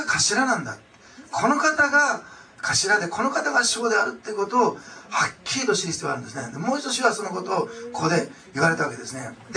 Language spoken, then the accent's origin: Japanese; Osaka, Japan; で、私は大阪の人なんですけども